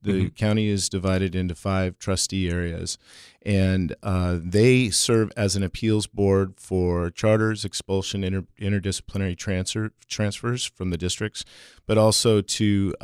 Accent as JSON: {"language": "English", "town": "Los Angeles", "region": "California", "country": "United States", "tie": "born or raised there", "said": "I come from the Los Angeles area. I was born and raised in Southeast LA."}